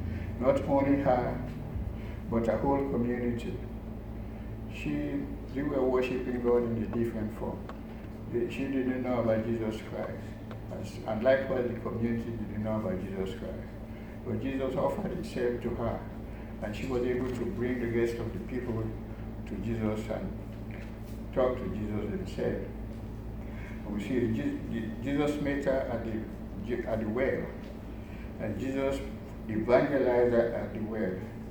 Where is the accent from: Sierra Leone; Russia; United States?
Sierra Leone; I'm from a different country. I'm from Sierra Leone, by the way.